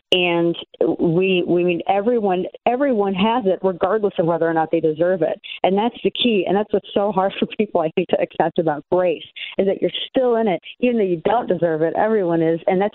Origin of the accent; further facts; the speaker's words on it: the Ozarks, United States; I'm from the Ozarks, for crying out loud. That's our thing, right?